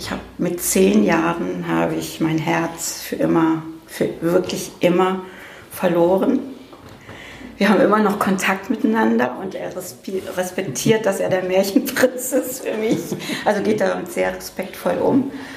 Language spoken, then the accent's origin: German; Ratingen, North Rhine-Westphalia, Germany; born there; Nein, in Ratingen. Das ist liegt zwischen Düsseldorf und Essen. Und komme sozusagen aus einer alten Bergarbeiterfamilie.